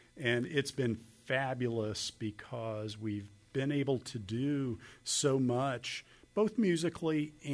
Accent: Xenia, Ohio, United States; I grew up in Xenia. I was there in 74

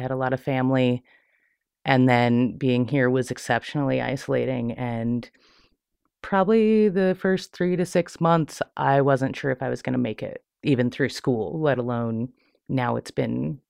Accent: Indiana, United States; now in Montana, United States; I grew up in Indiana. I went to Purdue University in my, just across the river from my hometown.

